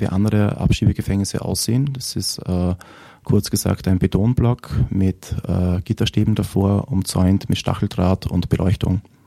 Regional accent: Austria; Wir haben nun als Österreicherin ein Vorzeigeprojekt

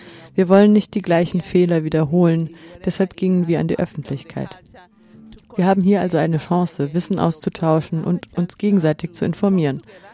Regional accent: Kenya; Ich komme ursprünglich aus Kenia.

